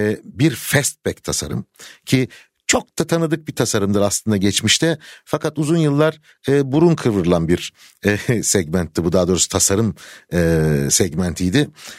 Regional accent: Manisa, Turkey; Manisa biliyorsunuzdur motosiklet konusunda çok zengin bir şehirdir. Ben de orada doğdum büyüdüm.

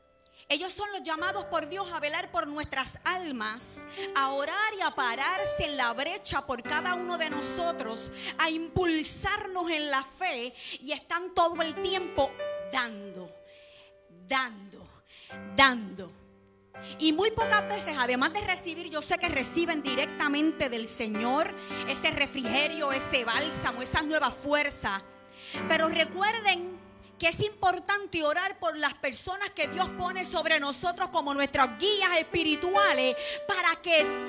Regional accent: Puerto Rico; orando por los pastores de mi tierra, orando por los apóstoles, por los profetas, por los evangelistas, por los maestros de Puerto Rico

